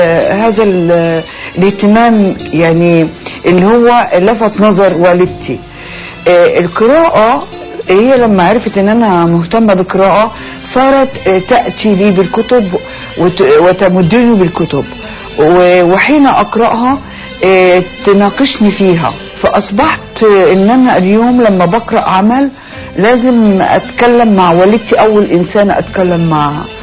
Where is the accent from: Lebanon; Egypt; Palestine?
Palestine; Gaza, Gaza Strip; also born or lived in Dura; أنا عشت بفلسطين في بيتنا، كنا ما بين الخليل وغزة، قريتنا دورة وكنت في غزة.